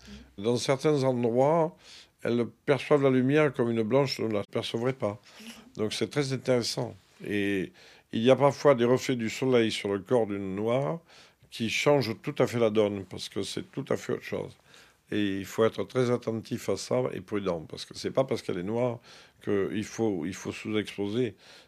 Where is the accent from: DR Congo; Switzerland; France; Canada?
France; Provence-Alpes-Côte d'Azur; comme on dit chez nous en Provence